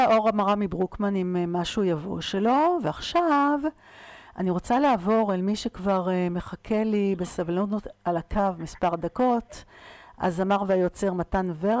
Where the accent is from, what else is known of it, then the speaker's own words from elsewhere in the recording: Kfar Saba, Central District, Israel; גם אני במקור מכפר סבא.